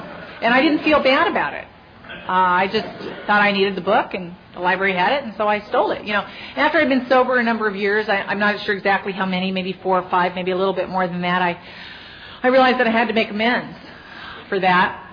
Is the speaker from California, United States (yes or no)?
yes; Los Angeles, California, United States; I grew up in Venice. I ran away once. I made it 3 miles east to Culver City